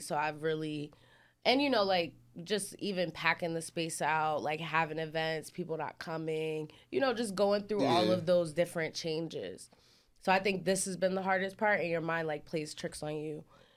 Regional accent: Piscataway, New Jersey, United States; The suburbs and like up Piscataway.

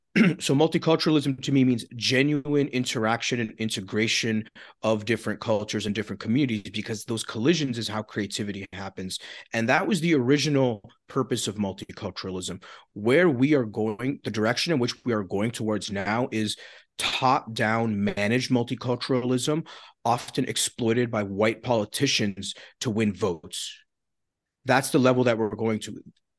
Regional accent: Scarborough, Ontario, Canada; I think the community I grew up in Scarborough was genuinely multicultural.

